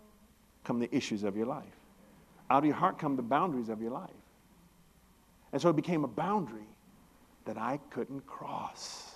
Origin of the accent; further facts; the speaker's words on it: Oakland, California, United States; So, when I grew up, I grew up in Oakland.